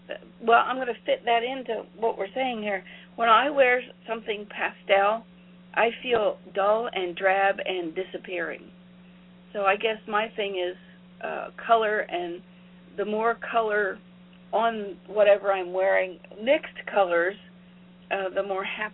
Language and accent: English; Appalachia, United States; But I came from Appalachia, a very poor part of Appalachia, and for the most part, I made my own clothes from feed sacks